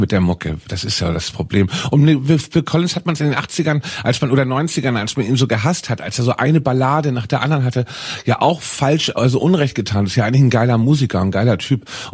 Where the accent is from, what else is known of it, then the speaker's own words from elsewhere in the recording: Hamburg, Germany; Bin ich ganz stolz auf meine Heimatstadt natürlich. Aber was ich gerade sehr traurig finde, ist das breite Clubsterben in Hamburg.